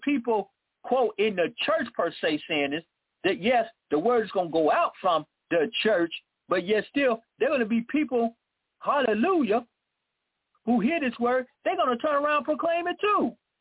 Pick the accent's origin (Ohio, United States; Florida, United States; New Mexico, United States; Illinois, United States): Illinois, United States; Chicago; born there; Some of y'all know this because I was born in Chicago, and all the teams I like, whatever sports it is, going to be Chicago.